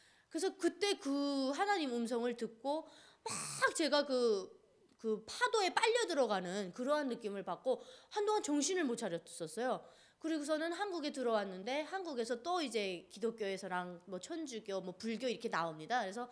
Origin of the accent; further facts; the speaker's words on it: Kanggye, North Pyongan, North Korea; now in South Korea; 어디서 왔냐 또 물어보길래 평안북도 강계라고 하십니까 하니까